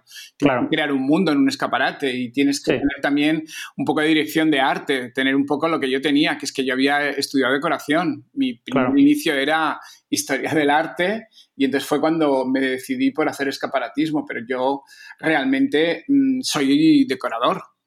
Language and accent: Spanish; San Sebastián, Basque Country, Spain; moved away; yo soy de San Sebastián, en San Sebastián la gente tiene un estilo muy peculiar